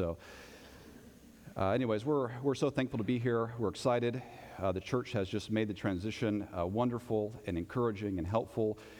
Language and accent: English; Tyler, Texas, United States; also born or lived in California; And so we've been here in Texas. I was raised in Tyler, which is not too far away.